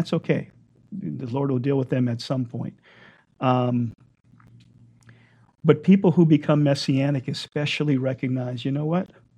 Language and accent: English; California, United States; We tell people we're from California